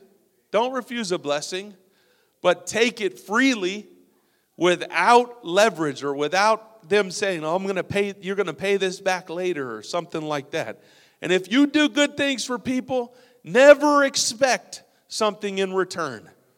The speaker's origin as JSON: {"language": "English", "town": "Las Vegas", "region": "Nevada", "country": "United States", "tie": "born or raised there", "said": "I grew up in Las Vegas. You know, we had … all that stuff."}